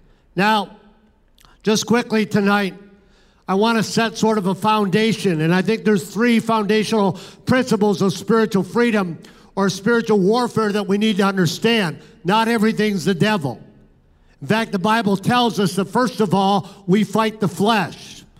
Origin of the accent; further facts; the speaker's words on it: Toronto, Ontario, Canada; now in Bloomington, United States; I'm from the Toronto, Canada area, and you couldn't get me to go back to Toronto, Canada, because I love Bloomington.